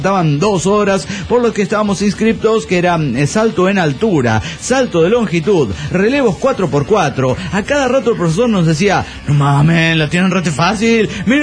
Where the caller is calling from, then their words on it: Chihuahua, Mexico; de Chihuahua.